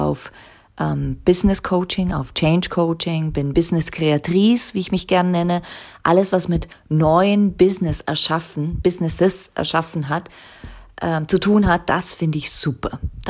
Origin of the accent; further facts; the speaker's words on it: Liechtenstein; also born or lived in Zurich; Also ich kam aus dem Gimmi, ging dann nach Zürich, ich bin ja aus Liechtenstein ursprünglich, ging nach Zürich, habe meine 4-jährige Übersetzerausbildung gemacht und habe dann gemerkt, ich will wieder zurück nach Liechtenstein.